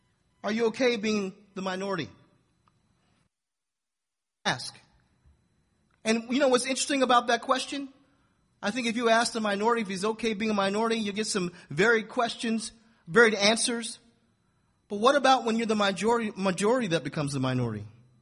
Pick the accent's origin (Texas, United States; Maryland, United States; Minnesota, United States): Maryland, United States; Baltimore; You need to ask me how I grew up in Baltimore City.